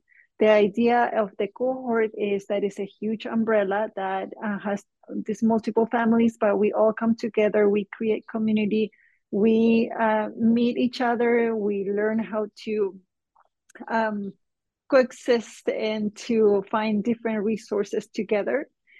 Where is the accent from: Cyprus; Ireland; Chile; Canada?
Chile; I'm originally from Chile, and I had a completely different career in the past.